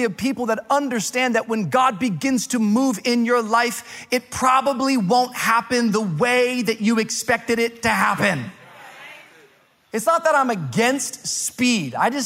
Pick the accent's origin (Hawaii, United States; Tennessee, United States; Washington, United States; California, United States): Washington, United States; Tacoma; now in Miami, United States; Now, I'm from Miami. Maybe you don't know about Miami time. But in 1998, I moved all the way from Tacoma, Washington to the city of Miami.